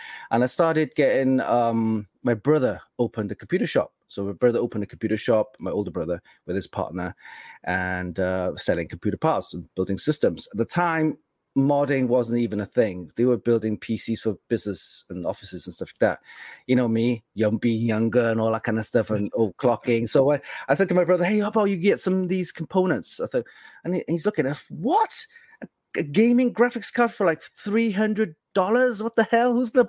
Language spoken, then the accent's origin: English; Cardiff, Wales, United Kingdom; we're from Cardiff, Wales. So it's part of the UK.